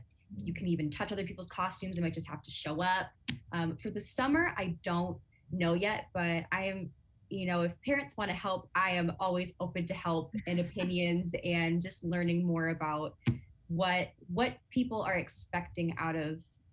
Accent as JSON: {"language": "English", "town": "Syracuse", "region": "New York", "country": "United States", "tie": "born or raised there", "said": "I grew up in Syracuse City School District. I know what it's like to not have access to theater and the arts and music."}